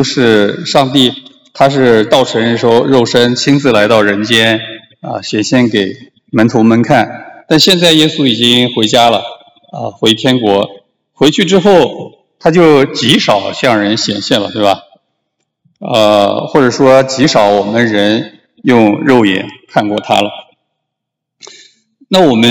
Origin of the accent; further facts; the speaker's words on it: Anhui, China; 那我是最近是在山东大学的齐鲁伊学院工作。那我是安徽人，我太太是这个上海人，我们都不是山东人。